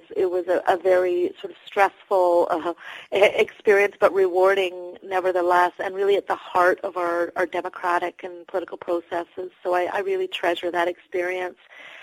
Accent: Western Canada, Canada; because when I was raised in Western Canada, Francophones did not have their own schools yet.

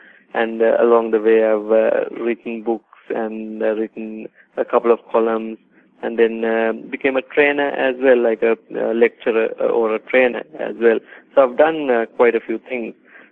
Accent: Sri Lanka; moved away as an adult; now in Australia; I started my career from my home country, Sri Lanka, but I then traveled to our client locations in the US and the UK, and I also later migrated to Australia.

